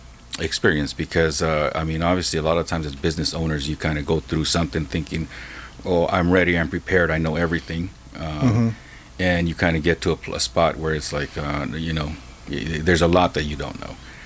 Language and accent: English; Santa Ana, California, United States; So I grew up on Townsend Street in Santa Ana. I had a very, I'm going to say, colorful upbringing and in and out of trouble.